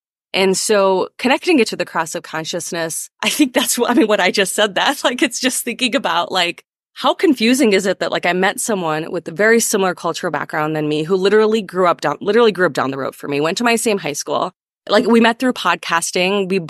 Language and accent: English; United States; I'm an American. I was born and raised in America. When I go to India, I don't feel like I'm Indian.